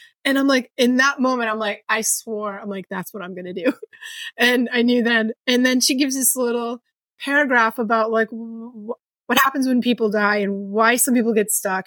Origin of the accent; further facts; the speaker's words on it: Massachusetts, United States; I was born in the 60s and I grew up just outside of Boston in, 60s, 70s and 80s.